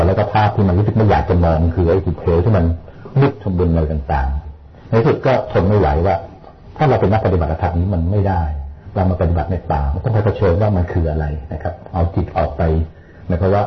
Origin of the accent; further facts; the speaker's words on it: Bangkok, Thailand; คือเราเป็นคนกรุงเทพอะฮะไม่ค่อยคุ้นได้ยินเสียงนะ